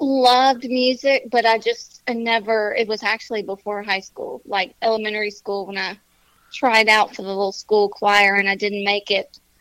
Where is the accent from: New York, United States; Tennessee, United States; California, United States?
Tennessee, United States; Nashville; I mean, people say I'm from Nashville, I'm actually from there, so.